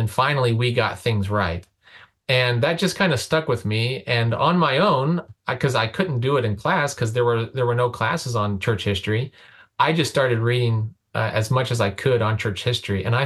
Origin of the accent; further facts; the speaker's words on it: United States; because I'm from America and people don't look at Christians like that.